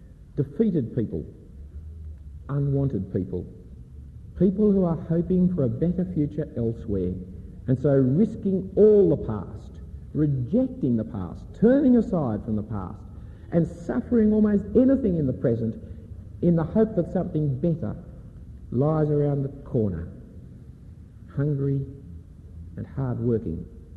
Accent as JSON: {"language": "English", "town": "Balmain", "region": "New South Wales", "country": "Australia", "said": "I am the person who came from there. I'm a boy from Balmain, therefore I must be corrupt."}